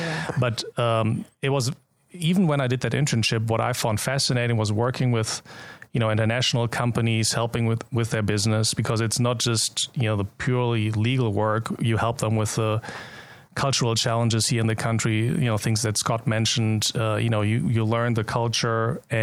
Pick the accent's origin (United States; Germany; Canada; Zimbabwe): Germany; when I grew up in Germany, we didn't really have to travel that much.